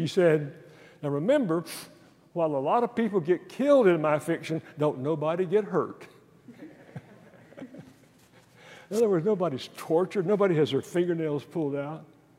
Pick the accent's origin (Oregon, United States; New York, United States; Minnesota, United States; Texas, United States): Texas, United States; I'm a redneck from East Texas, so I'm pretty good at it.